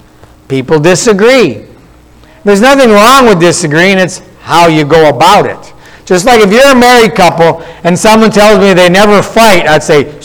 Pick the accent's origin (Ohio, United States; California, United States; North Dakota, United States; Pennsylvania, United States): North Dakota, United States; I grew up in North Dakota where the Lutherans dominate.